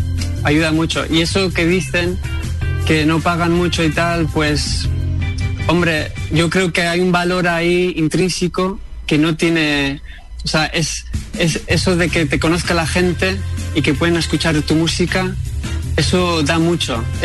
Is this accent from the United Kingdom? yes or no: yes; England, United Kingdom; yo estuve, me crié en Inglaterra, pero yo siempre me iba a España de vacaciones.